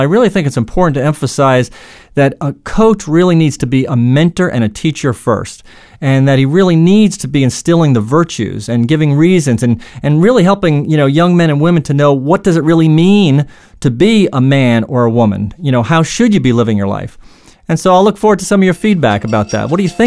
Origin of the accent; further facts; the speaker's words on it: Bronx, New York, United States; I lived in the Bronx. You might say, well, I don't know if you're very fortunate growing up in the Bronx